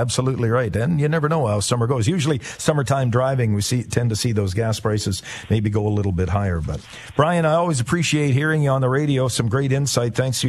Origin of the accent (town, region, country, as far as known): Canada